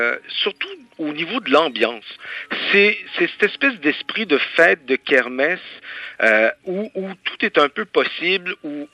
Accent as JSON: {"language": "French", "town": "Montreal", "region": "Quebec", "country": "Canada", "said": "On n'a pas tout à fait ça chez nous à Montréal"}